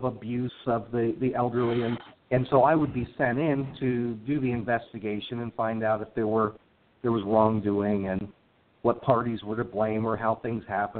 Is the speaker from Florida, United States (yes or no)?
yes; Miami, Florida, United States; born there; My family, I was born down in Miami, Florida.